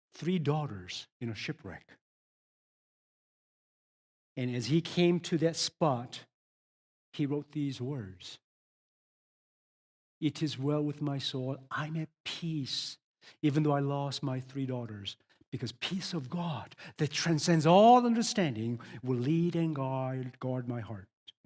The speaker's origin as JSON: {"language": "English", "country": "Canada", "said": "Or any fan of the royal family, because we're Canadian, we love"}